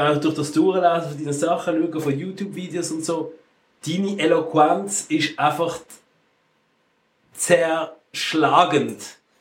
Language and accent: German; Switzerland; Auch ich zum Beispiel, als Schweizer bin ich schon temporär noch immer eingestellt worden.